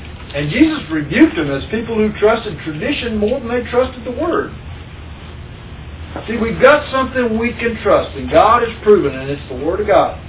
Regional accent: Baton Rouge, Louisiana, United States; Over in my area, I moved over here from Louisiana, our town, Baton Rouge, which is where Jimmy Swaggart had his ministry.

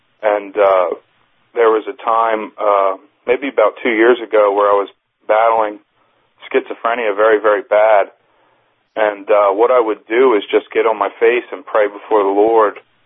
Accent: New Jersey, United States; I'm from New Jersey.

